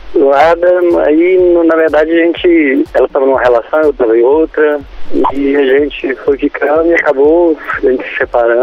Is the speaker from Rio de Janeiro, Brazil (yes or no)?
no; Belo Horizonte, Minas Gerais, Brazil; Eu sou de BH.